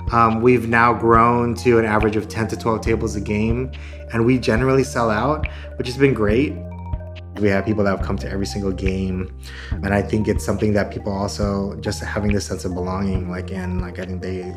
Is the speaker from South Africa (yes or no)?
no; Philippines; for Filipinos, because I'm Filipino.